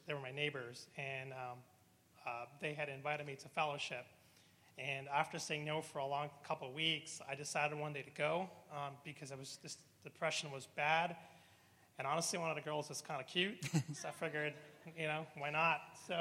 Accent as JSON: {"language": "English", "country": "Hong Kong", "tie": "born or raised there", "said": "I grew up overseas in Hong Kong, so it's a very international, very metropolitan city. I was exposed to many different languages, gods. It was just part of my life. I grew up in a Muslim household, so I grew up Muslim"}